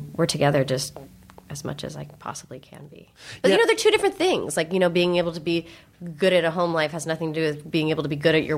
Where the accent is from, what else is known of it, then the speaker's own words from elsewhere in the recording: California, United States; Around San Francisco, yeah.